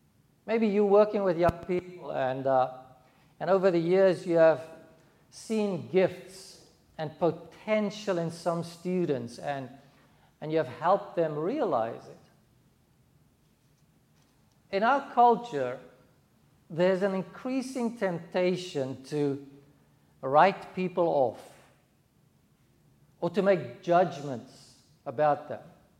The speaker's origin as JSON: {"language": "English", "country": "South Africa", "tie": "born or raised there", "said": "So when I grew up in South Africa, there were about 12 different provinces."}